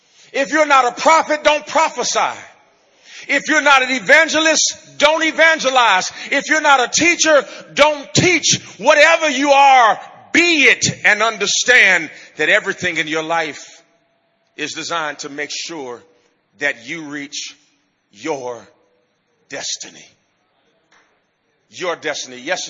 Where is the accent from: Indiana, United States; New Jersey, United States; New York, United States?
Indiana, United States; Gary; I grew up in Gary, Indiana, which is, at the time I was born, the murder capital of the United States of America.